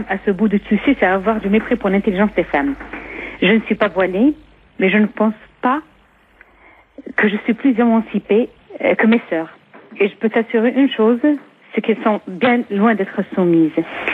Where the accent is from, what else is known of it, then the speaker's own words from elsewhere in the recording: Morocco; je suis marocaine et j'ai 3 sœurs voilées.